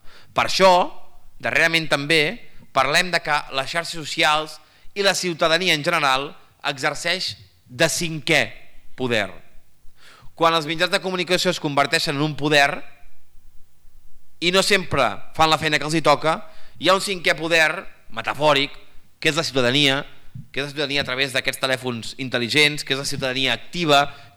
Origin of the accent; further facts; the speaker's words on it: Badalona, Catalonia, Spain; és conciutadà meu, jo soc badaloní com ell.